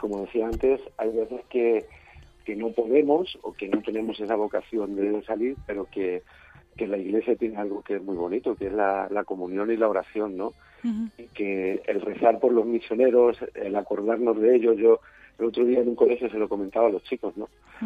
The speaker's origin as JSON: {"language": "Spanish", "town": "Fuente el Fresno", "region": "Castilla-La Mancha", "country": "Spain", "said": "yo soy de Fuente del Fresno, uh-huh. Y durante casi 20 años pues he estado en misión en el sur de Chile, también en Bolivia"}